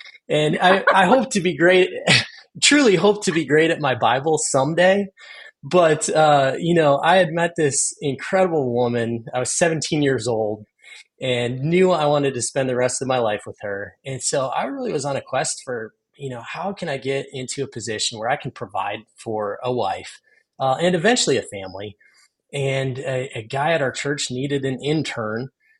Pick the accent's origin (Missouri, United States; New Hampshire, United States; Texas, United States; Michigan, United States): Michigan, United States; also born or lived in Ohio; now in Indiana, United States; I am a product of the Great Lakes through and through, born and raised in Michigan and Ohio, and then made my roots in Indiana.